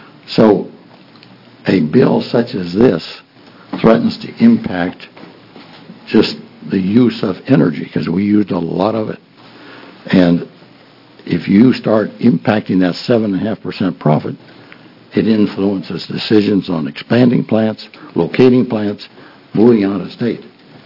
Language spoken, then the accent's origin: English; Tigard, Oregon, United States; I'm from Tigard.